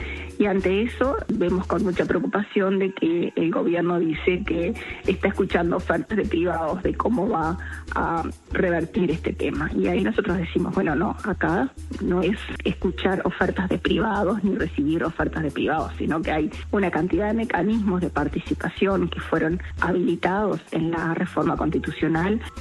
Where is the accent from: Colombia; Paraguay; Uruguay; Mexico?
Uruguay; Como uruguayos, en este momento estamos frente a una sequía y una crisis de la calidad de nuestras aguas